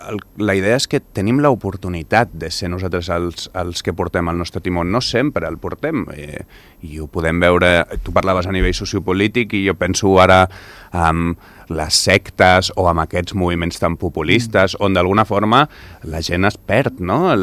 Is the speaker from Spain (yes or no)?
no; Andorra; sóc psicòleg, sóc andorrà